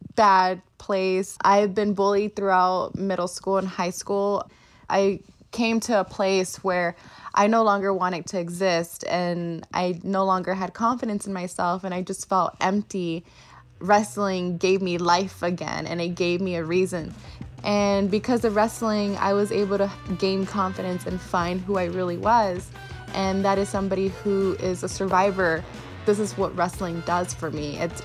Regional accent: Dallas, Texas, United States; I am originally from Dallas, Texas.

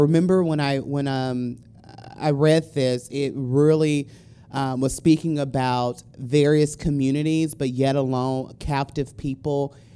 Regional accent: Dallas, Texas, United States; You know, I'm from Dallas, so I'm used to cold. People here are not used to cold.

